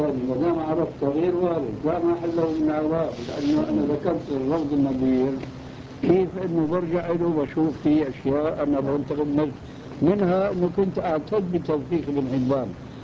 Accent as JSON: {"language": "Arabic", "country": "Syria", "said": "طبعا هذا الجواب كما يقولون أيضا عندنا في الشام ما بيخش الخجل"}